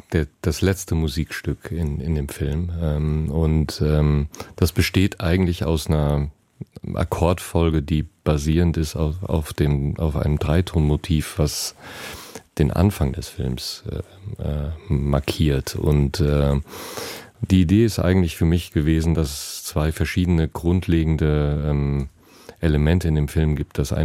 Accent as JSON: {"language": "German", "region": "North Rhine-Westphalia", "country": "Germany", "tie": "born or raised there", "said": "Also in meiner Heimat, wo ich groß geworden bin als Kind"}